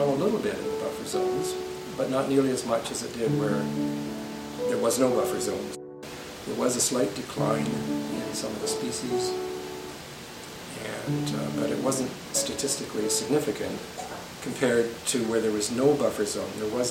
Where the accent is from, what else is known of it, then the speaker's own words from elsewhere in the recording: Ontario, Canada; I grew up in Ontario, and so I have lots of cousins